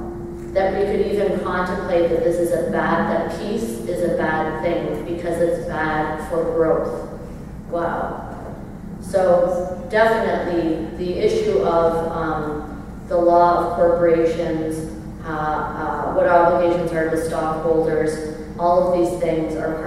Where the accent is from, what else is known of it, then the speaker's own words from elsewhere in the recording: Canada; That's why I'm particularly passionate as a Canadian about what's happening now with the restoration of land and treaty rights of First Nations.